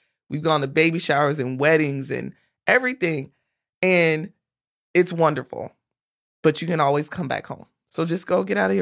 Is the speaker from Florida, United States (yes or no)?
yes; Ocala, Florida, United States; I told you guys I'm from Ocala and I graduated high school in 2004 and I've only been back home to visit. And then my family and I just moved back to Ocala this year